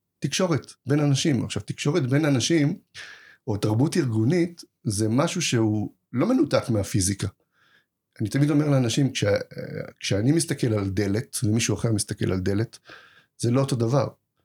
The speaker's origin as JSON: {"language": "Hebrew", "town": "Haifa", "region": "Haifa District", "country": "Israel", "said": "אבל אני מחיפה"}